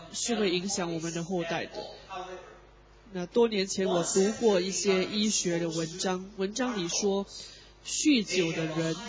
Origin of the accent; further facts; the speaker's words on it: South Korea; moved away; 比如说我是在韩国长大的，那韩国的文化对我是有一定的影响的。虽然我在外地生活了很多年，但我并未彻底摆脱这个韩国文化的影响。